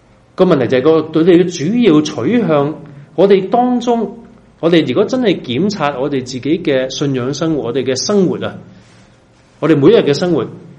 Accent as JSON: {"language": "Cantonese", "country": "China", "said": "我们中国人很少讲这些东西"}